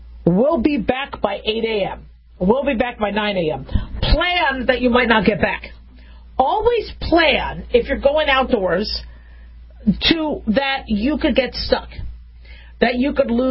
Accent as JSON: {"language": "English", "town": "Phoenix", "region": "Arizona", "country": "United States", "tie": "born or raised there", "also_born_or_lived": "Las Vegas / Los Angeles", "said": "You know, I grew up in Phoenix and Las Vegas. I was born in L.A., but grew up in Phoenix and Vegas."}